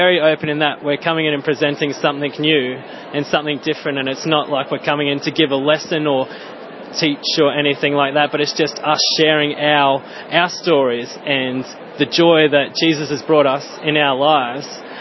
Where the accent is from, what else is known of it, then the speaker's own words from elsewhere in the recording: Brisbane, Queensland, Australia; now in Ireland; I'm from Brisbane in Australia, and I'm serving with Net Ministries here in Ireland for the next 6 months